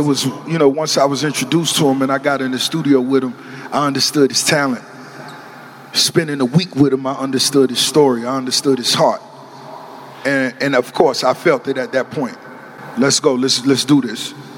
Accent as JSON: {"language": "English", "town": "Miami", "region": "Florida", "country": "United States", "tie": "born or raised there", "said": "But as far as the flavor and the style, growing up in Miami, it's always been universal."}